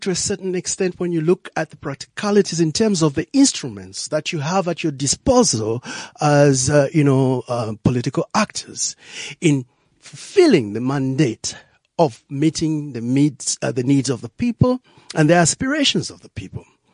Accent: Lusaka, Lusaka Province, Zambia; because I grew up in Lusaka, Zambia.

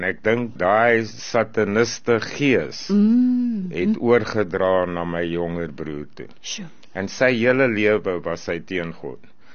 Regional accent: Pretoria, Gauteng, South Africa; Ek is van Pretoria

